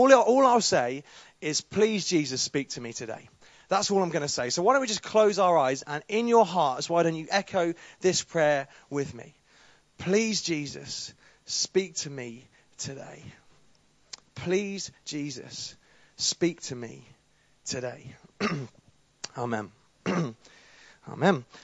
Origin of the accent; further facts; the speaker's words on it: Peterborough, East of England, United Kingdom; moved away as an adult; I grew up in Peterborough from the age of naught, which is when you start growing up, until the age of 18. I then went off to university, to Sheffield, to study music at Sheffield. I had a great time there. And I now live in Birmingham.